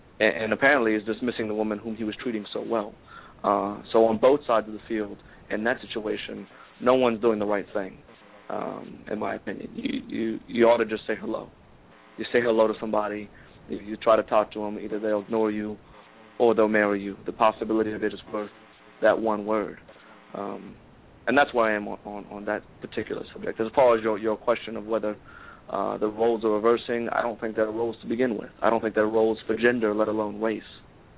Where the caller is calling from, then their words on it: New Orleans, Louisiana, United States; From New Orleans.